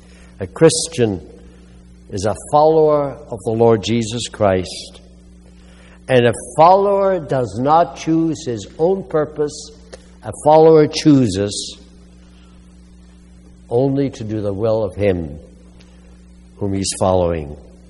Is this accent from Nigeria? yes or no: no; China; moved away as an adult; now in United States; I had been born and raised in China, spent my first 19 years over there. And finally, after a year under the communists, we were able to come to the United States as immigrants. My parents had been from Germany.